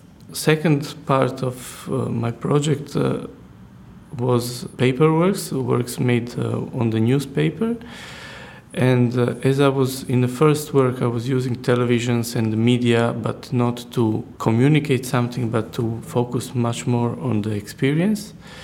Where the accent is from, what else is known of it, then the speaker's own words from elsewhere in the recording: Rijeka, Primorje-Gorski Kotar County, Croatia; English is a second language; I come from Croatia, where from one town called Rijeka, where I was born and where I still live now.